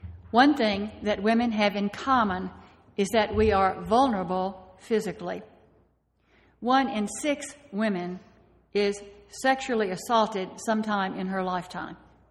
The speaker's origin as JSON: {"language": "English", "town": "Homer", "region": "Louisiana", "country": "United States", "tie": "born or raised there", "said": "Now, I grew up in North Louisiana in a little town called Homer near Shreveport. It's not too far from the Texas border."}